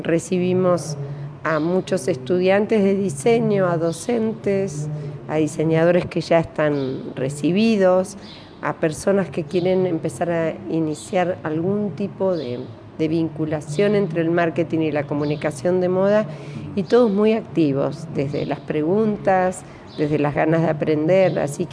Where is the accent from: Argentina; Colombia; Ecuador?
Argentina; Puerto Madryn, Chubut; now in Buenos Aires, Argentina; yo soy de Puerto Madryn, Chubut. Nací en el sur, en la Patagonia. Vivo en Buenos Aires.